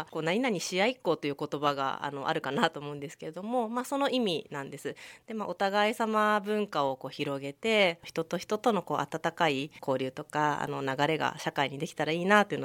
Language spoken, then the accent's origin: Japanese; Fujisawa, Kanagawa, Japan; also born or lived in Tokyo; 私は、生まれは東京都なんですが、小学校2年生の時から藤沢に住んでおりまして、今も結婚して家族と、4人でですね、藤沢に住んでいます。